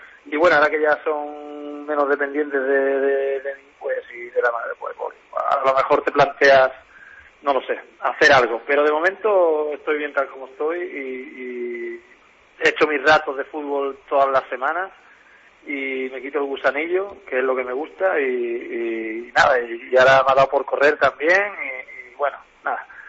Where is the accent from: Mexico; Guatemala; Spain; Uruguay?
Spain; Jerez de la Frontera, Andalusia; Vivo en Jerez, aquí en mi tierra, sí, sí.